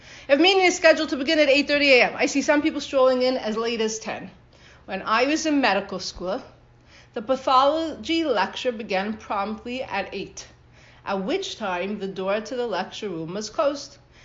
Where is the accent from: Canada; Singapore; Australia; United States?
Canada; I grew up in Canada.